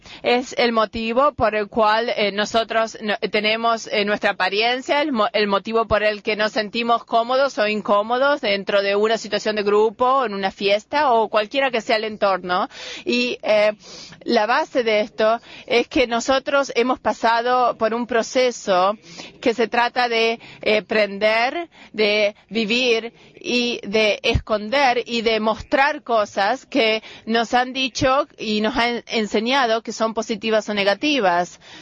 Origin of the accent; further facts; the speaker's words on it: Kenya; Spanish is a second language; provengo de Kenia